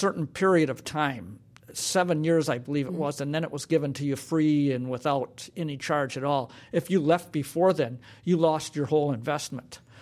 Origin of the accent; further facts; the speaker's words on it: Genesee, Wisconsin, United States; As I grew up in Genesee, we had a lot of friends in the neighborhood